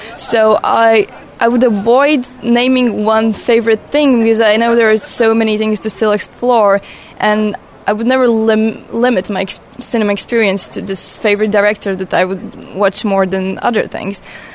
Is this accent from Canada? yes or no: no; Latvia; and I'm from Latvia. I'm 19 years old, and basically I'm starting my last year of high school right now.